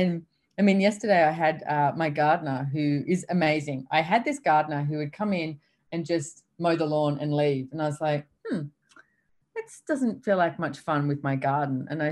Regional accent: Sydney, New South Wales, Australia; So, I grew up in Sydney and Port Hacking River.

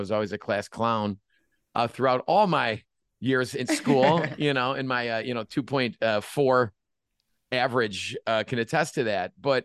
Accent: Chicago, Illinois, United States; now in River Forest, United States; I'm born and raised in Chicago and born on the Northwest Side, lived in the Galewood neighborhood till I was about 11. Then we moved to River Forest. And that's where I still live, in River Forest.

